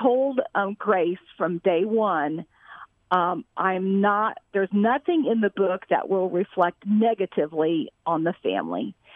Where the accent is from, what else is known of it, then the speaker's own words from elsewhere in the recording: Houston, Texas, United States; I was born and raised in Houston, Texas.